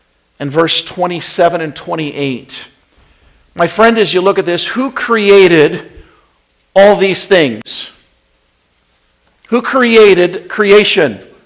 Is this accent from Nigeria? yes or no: no; Wyoming, United States; now in Pennsylvania, United States; I grew up in Wyoming. I didn't have any trees, you know, out there in the wilderness.